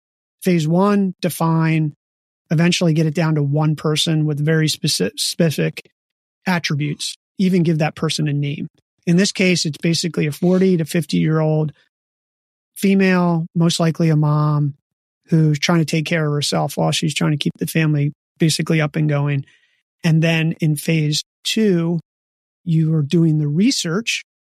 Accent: East Coast, United States; I grew up on the East Coast originally.

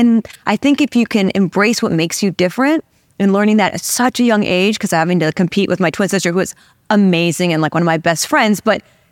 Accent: Portland, Oregon, United States; So I grew up in Portland, Oregon, two entrepreneurial parents.

